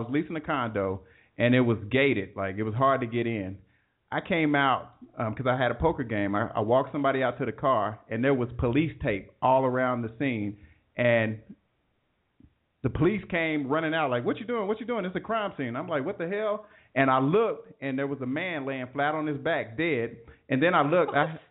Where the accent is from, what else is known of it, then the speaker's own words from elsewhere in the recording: Ohio, United States; now in Atlanta, United States; I'm from Ohio, and when I first moved down here, it was intriguing to me to watch Atlanta news.